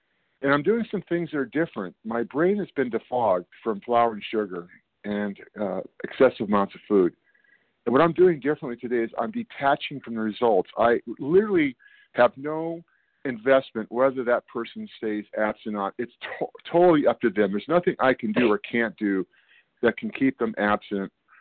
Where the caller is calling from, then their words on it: California, United States; I'm calling from California.